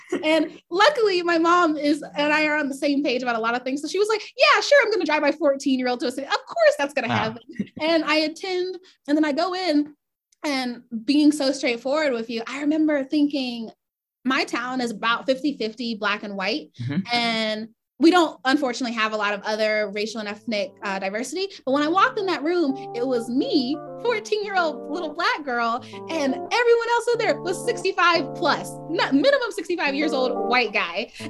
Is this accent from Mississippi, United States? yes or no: no; Griffin, Georgia, United States; I grew up in Griffin, Georgia, a super small town almost smack dab in the middle of Georgia.